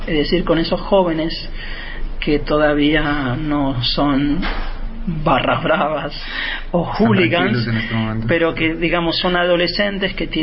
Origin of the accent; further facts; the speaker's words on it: Argentina; Yo crecí en Argentina, entonces crecí observando el fútbol argentino.